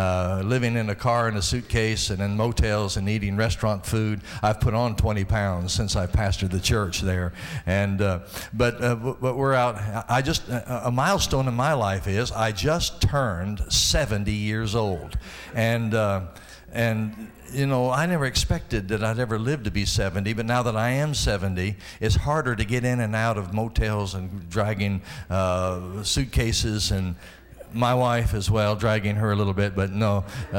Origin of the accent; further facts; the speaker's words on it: Colorado Springs, Colorado, United States; Yes, we are from Colorado Springs, Colorado, the beautiful city.